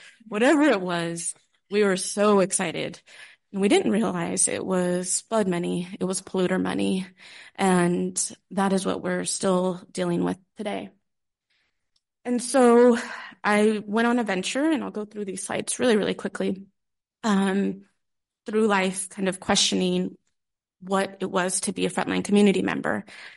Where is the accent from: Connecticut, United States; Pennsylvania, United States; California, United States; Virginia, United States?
California, United States; I'm used to earthquakes. I'm from California, so it's nothing.